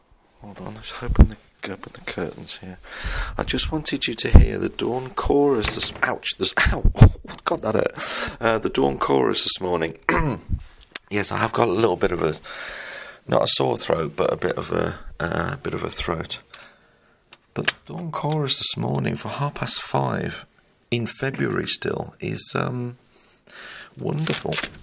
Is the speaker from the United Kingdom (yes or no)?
yes; England, United Kingdom; because I am English, you know, and we drink tea in England.